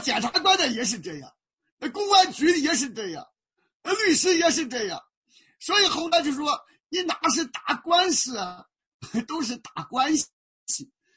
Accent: China; 我说我们中国人研究智慧研究战略是36计

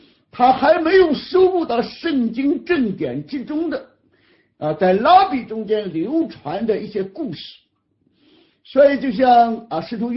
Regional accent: China; 因为我们中国人啊人为的城乡差距啊

